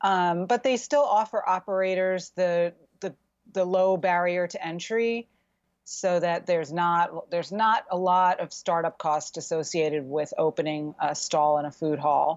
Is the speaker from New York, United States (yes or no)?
yes; Queens, New York, United States; I have some memories of growing up in Queens and going to the mall